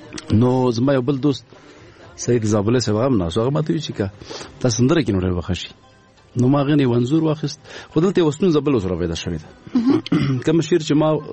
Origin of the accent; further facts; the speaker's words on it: Paktia, Afghanistan; مونږ د پکتیا یو